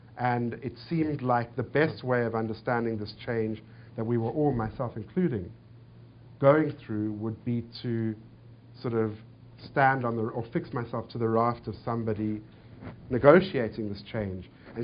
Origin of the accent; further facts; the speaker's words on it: South Africa; that's me as a writer speaking rather than me as a South African speaking.